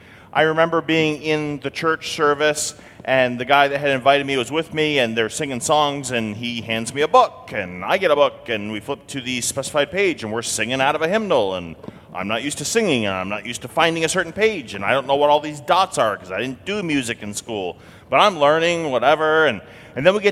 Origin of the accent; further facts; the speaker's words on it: New England, United States; I grew up in New England, which is to say I grew up in a very liberal, non-Christian area.